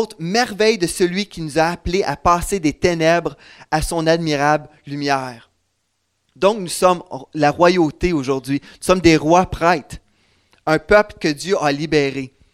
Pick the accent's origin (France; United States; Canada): Canada; J'habite à Bromont, au Québec, au Canada. Je suis Canadien, mais en même temps, ma première citoyenneté, c'est céleste.